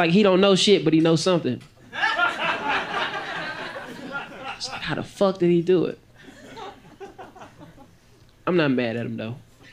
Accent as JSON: {"language": "English", "town": "St. Louis", "region": "Missouri", "country": "United States", "said": "I lived here for a little while. I'm originally from St. Louis. I lived here like 2 or 3 years."}